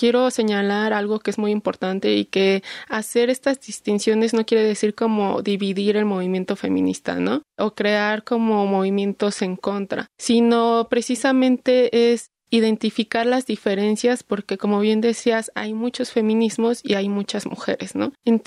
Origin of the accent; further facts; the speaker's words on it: Ecatepec, State of Mexico, Mexico; now in Atizapán de Zaragoza, Mexico; yo nací y crecí en Ecatepec precisamente y ahorita vivo en Atizapán de Zaragoza, ¿no?